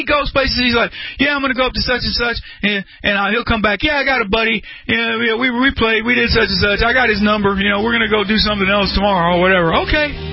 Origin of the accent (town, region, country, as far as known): Brady, Texas, United States; born or raised there